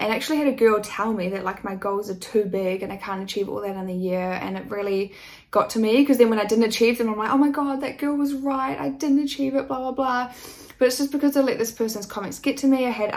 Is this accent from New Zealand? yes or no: yes; New Zealand; moved away; and then I couldn't get government support because I'm from New Zealand.